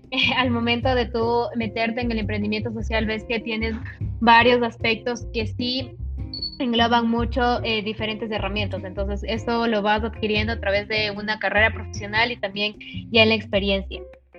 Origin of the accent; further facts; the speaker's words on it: Ecuador; also born or lived in Mexico; yo ahora actualmente vivo en Ecuador. Yo soy ecuatoriana, pero fui a estudiar a México.